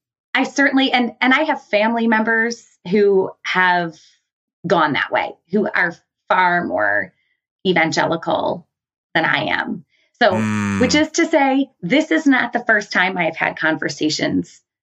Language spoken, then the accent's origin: English; Wheaton, Illinois, United States; And growing up there, I grew up in a super loving family, was conservative in a lot of ways, but I grew up in the United Church of Christ, which has a history of being relatively progressive. And so it was like a little pocket of Christianity within Wheaton